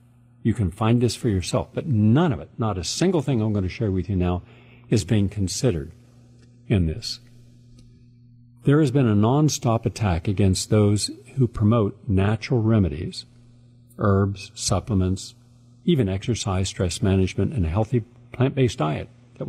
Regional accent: Parkersburg, West Virginia, United States; When I walked down the streets of my hometown of Parkersburg, West Virginia, when I went back last year to the reunion, everything had changed. My whole town had become a ghetto.

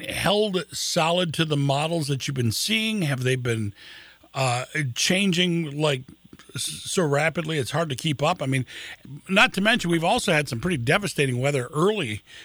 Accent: Lansing, Michigan, United States; really cool to be back on the air in my hometown of Lansing and to be back on the station where it all started.

